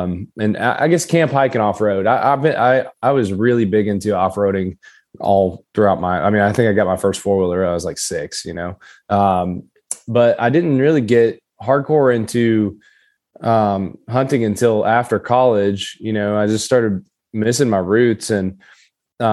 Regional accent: Kentucky, United States; Yeah. So I grew up southeastern Kentucky. It's Appalachia. A lot of people are probably wondering where my accent is. Unfortunately, I lost it in college, most of it.

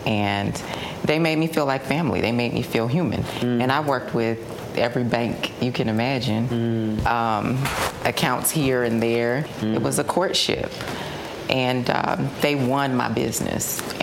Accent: Decatur, Georgia, United States; now in Atlanta, United States; I'm a fashion designer, based right here in Atlanta, born and raised in Decatur.

